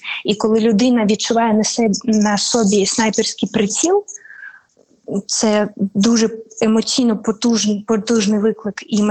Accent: Luhansk, Luhansk Oblast, Ukraine; moved away as an adult; also born or lived in Kyiv; в березні місяці я поїхала з Києва, де я мешкала протягом останніх 8 років, бо я народилася і виросла в Луганську. Я поїхала до Луцька.

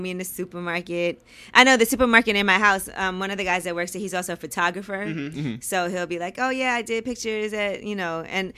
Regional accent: Flatbush, New York, United States; it was weird because I grew up in Flatbush, so I went to public school.

